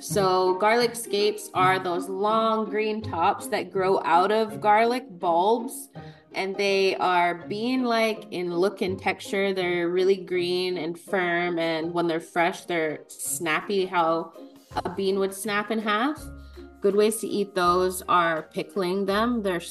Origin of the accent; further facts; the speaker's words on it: Six Nations of the Grand River, Ontario, Canada; I'm Mohawk from Six Nations of the Grand River, a chef and entrepreneur